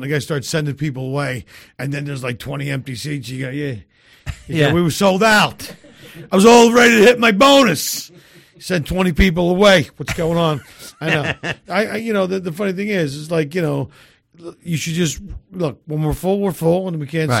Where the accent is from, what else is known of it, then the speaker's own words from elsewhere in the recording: Philadelphia, Pennsylvania, United States; Yeah, I grew up in Philadelphia, so it's always about, you know, that's the preference.